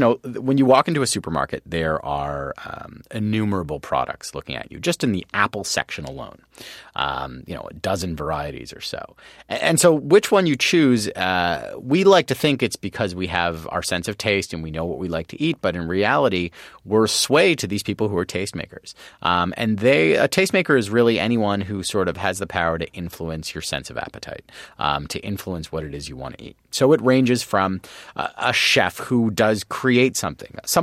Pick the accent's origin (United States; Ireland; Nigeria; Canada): Canada; I'm from Canada.